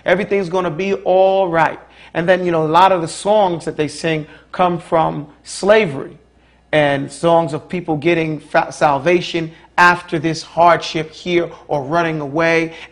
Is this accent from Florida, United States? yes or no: no; New York, United States; You know, I'm from New York.